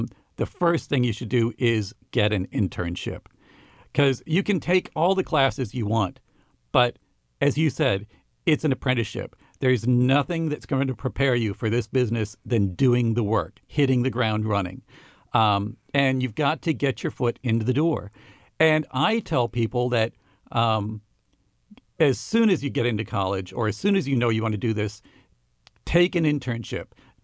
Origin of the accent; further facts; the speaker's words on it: St. Louis, Missouri, United States; I grew up in St. Louis. I worked in St. Louis. And my first job was at a TV station in Wichita, Kansas.